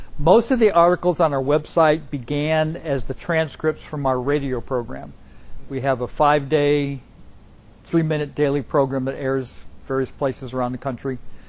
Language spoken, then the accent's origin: English; Chicago, Illinois, United States; Well, even in high school, growing up in Chicago, I developed some sort of environmental awareness and concern about things.